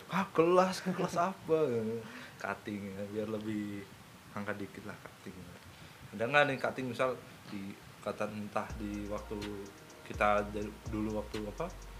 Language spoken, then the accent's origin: Indonesian; Java, Indonesia; Gue sebagai orang Jawa itu sangat, hati gue tuh sangat menangis dan meronta-ronta.